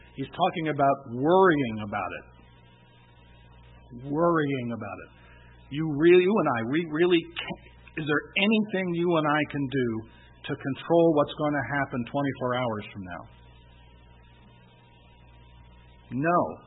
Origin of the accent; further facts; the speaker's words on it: New Jersey, United States; moved away; also born or lived in South Carolina / Texas; because I was raised in New Jersey, and we don't know from carts or horses. At least not where I grew up.